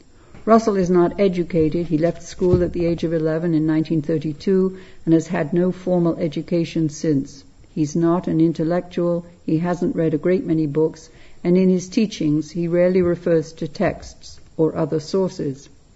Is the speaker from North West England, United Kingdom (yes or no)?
no; London, United Kingdom; born there; was about 6:15 in the morning on 29th of June, 1921. I was born in the Wellington Barracks in Victoria at the back of Buckingham Palace.